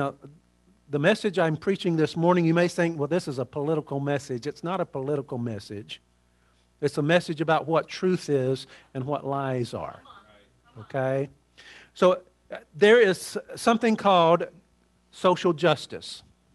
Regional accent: Mississippi, United States; moved away; when I was growing up in Mississippi, I didn't realize that salmon would go up the stream and go to their birthplace and lay their eggs. I didn't realize that till I moved here in the Northwest.

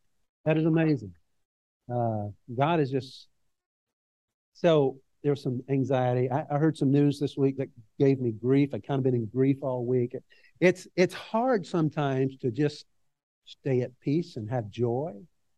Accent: Mississippi, United States; I'm from Mississippi, so I can't talk fast.

